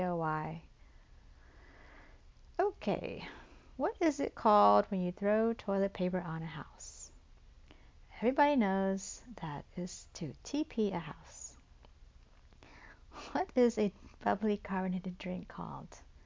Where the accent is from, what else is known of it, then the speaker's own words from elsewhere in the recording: American South, United States; now in New York, United States; Well, I live in New York, but I'm from the South, the American South. And I'll let you figure out from the accent. You can guess where I'm from. I can tell you it's one of the Confederate states.